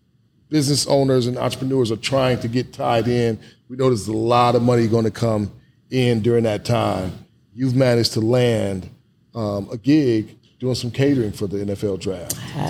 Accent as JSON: {"language": "English", "town": "Detroit", "region": "Michigan", "country": "United States", "tie": "born or raised there", "said": "though I am born and raised in Detroit, when I'm in another neighborhood, I need to acknowledge to the people there that, hey, I'm from Detroit."}